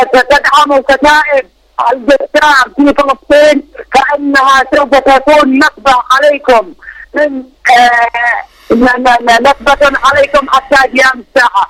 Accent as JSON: {"language": "Arabic", "country": "Yemen", "said": "ونحن الى جانبكم من اليمن"}